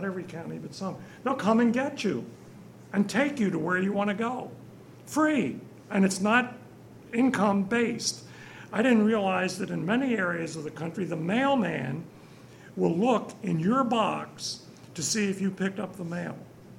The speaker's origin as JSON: {"language": "English", "town": "Philadelphia", "region": "Pennsylvania", "country": "United States", "tie": "born or raised there", "said": "I grew up in Philadelphia."}